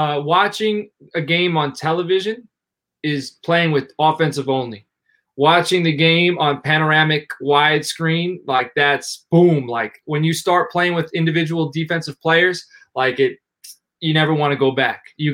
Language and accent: English; New York, United States; So am I, man. I'm from New York. I live in New York.